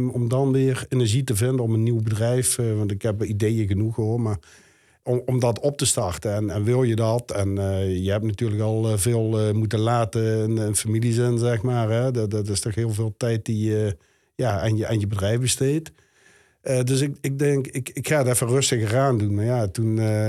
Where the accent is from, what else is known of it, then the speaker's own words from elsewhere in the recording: Venlo, Limburg, Netherlands; Mijn eigen wijk, Venlo Oost, waar ik opgegroeid ben.